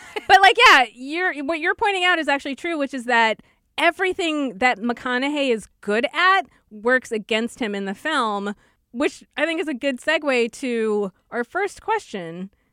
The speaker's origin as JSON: {"language": "English", "country": "India", "said": "I'm Indian, so arranged marriage for us is a huge thing, right?"}